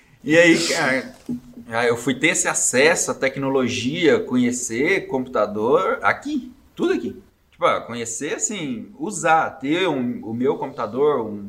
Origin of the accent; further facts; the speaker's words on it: Jauru, Mato Grosso, Brazil; now in Joinville, Brazil; eu sou um joinvilense importado. Eu sou de Jauru, Mato Grosso.